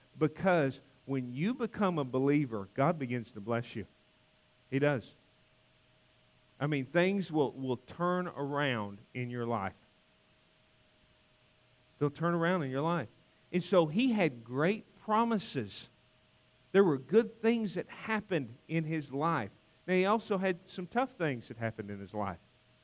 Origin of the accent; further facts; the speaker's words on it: the South, United States; Tried to explain to them that I was from the South. But they didn't understand that. I was just the Yank.